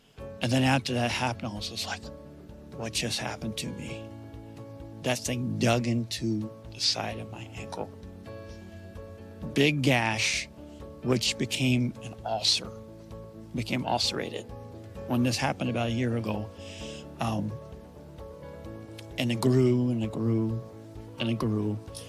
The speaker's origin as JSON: {"language": "English", "town": "Fergus Falls", "region": "Minnesota", "country": "United States", "said": "I'm from Fergus Falls, Minnesota."}